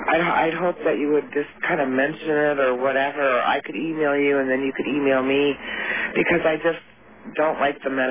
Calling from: New Brighton, Minnesota, United States; I'm calling from New Brighton, Minnesota

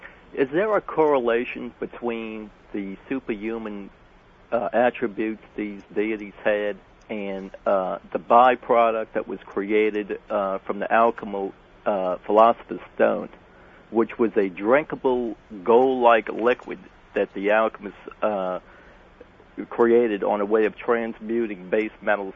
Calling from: New Orleans, Louisiana, United States; Yes, I'm calling from New Orleans, listening on WSMB.

